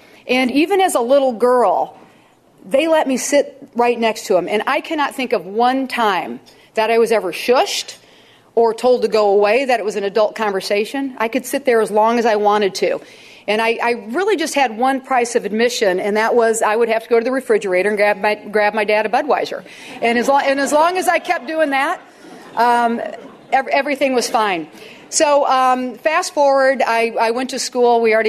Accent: Springfield, Illinois, United States; As I said, I'm a downstater. I grew up in Springfield, as Jay pointed out.

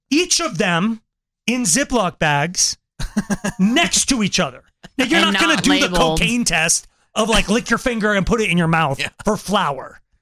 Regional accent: Longmont, Colorado, United States; like I grew up in Longmont, tons of Mexican families, grew up with Mexican families.

